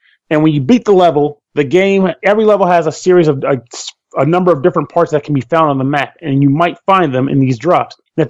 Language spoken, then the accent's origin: English; Florida, United States; I came from Florida to Shittown, USA, home of the firebug.